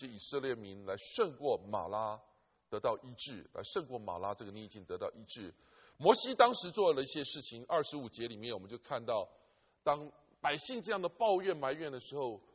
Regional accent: China; 可能跟我们中国人一样懂得草根树皮都可以治疗

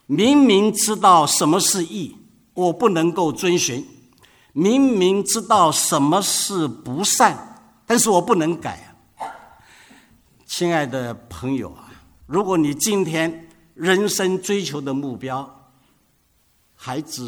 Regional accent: China; 我们中国人最受儒家思想影响最大

